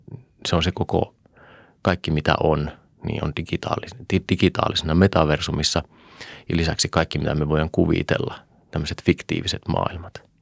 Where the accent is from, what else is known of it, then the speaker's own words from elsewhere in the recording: Raahe, North Ostrobothnia, Finland; mä itse kotoisin Raahesta.